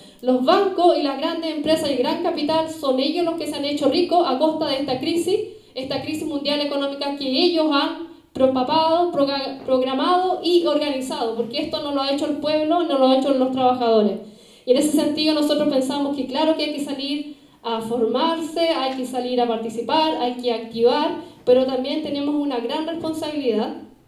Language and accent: Spanish; Chile; Yo nunca he votado en mi país, compañero, en Chile, nunca. Yo viví todos los años de la dictadura en Chile.